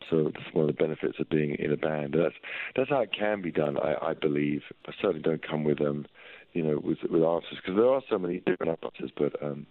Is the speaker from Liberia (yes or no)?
no; London, United Kingdom; You know, growing up in where I grew up in North London